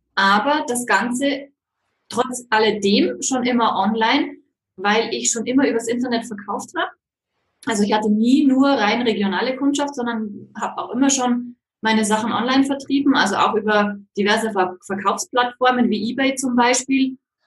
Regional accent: Bavaria, Germany; moved away as an adult; Wir stammen ursprünglich eben aus dem Fichtelgebirge in Nordbayern, sind jetzt dann letztes Jahr erst eben jetzt hier nach Südbayern gezogen

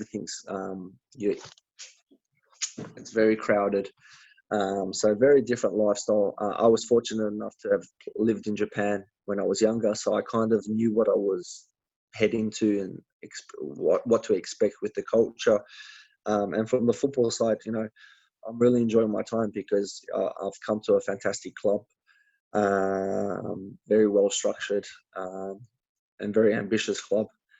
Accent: Australia; Obviously, being an Australian and living back home in Australia, you know, you're very relaxed, different lifestyle.

